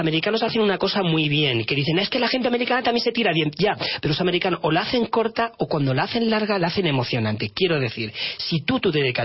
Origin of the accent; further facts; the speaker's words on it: Málaga, Andalusia, Spain; que estando como malagueño además, que soy, y actor malagueño